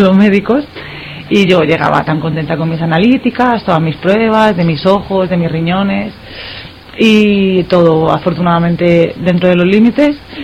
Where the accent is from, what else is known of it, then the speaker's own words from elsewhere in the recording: Rivas, Community of Madrid, Spain; tengo 29. Como sabe mucha gente aquí en el barrio, porque yo soy de Rivas de toda la vida